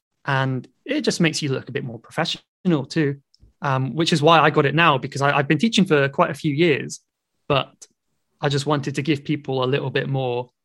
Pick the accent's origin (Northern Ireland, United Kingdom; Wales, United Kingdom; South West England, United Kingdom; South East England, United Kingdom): South West England, United Kingdom; now in London, United Kingdom; I'm originally from the southwest, a region called Cornwall in the southwest of England.